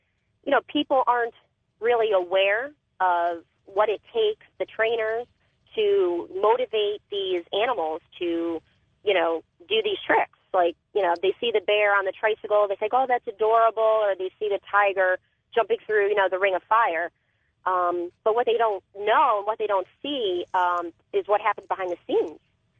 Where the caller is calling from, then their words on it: Farmington, Connecticut, United States; I'm calling from Farmington, Connecticut.